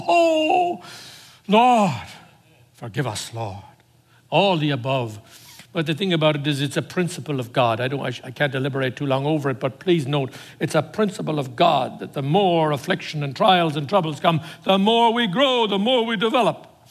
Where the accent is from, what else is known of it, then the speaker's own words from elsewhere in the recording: Tipperary, Munster, Ireland; I always remember my hometown of Tipperary